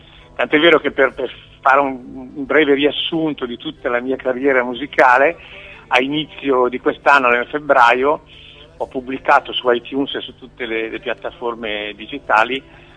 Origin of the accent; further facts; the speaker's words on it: Milan, Lombardy, Italy; now in Luxembourg; da quasi 25 anni sono abito in Lussemburgo, pur essendo un milanese